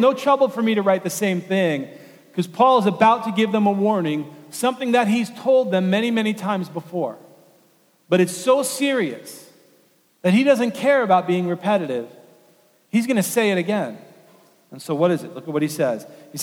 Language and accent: English; New York City, New York, United States; I'm from New York City, so that's like my claim to fame